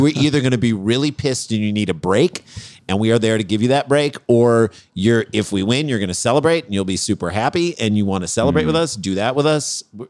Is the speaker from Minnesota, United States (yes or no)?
no; St. Louis, Missouri, United States; So we grew up in St. Louis. We didn't have an NBA team.